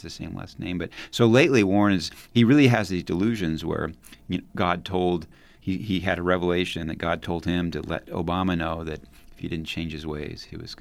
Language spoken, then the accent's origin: English; the West, United States; And I grew up in the West. I grew up among mainstream Mormons who are my friends and teachers.